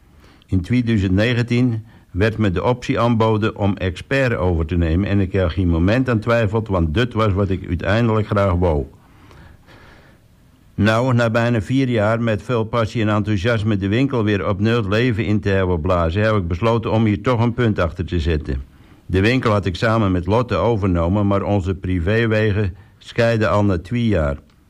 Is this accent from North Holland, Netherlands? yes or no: yes; Den Burg, North Holland, Netherlands; Ik ben een echte Tesselaar en ik kom uit de Burg. En de geboortedag is 18 november 1985. Hier ben ik opgegroeid met mijn vader Paul, mijn moeder Diane en mijn zusje Marjolein.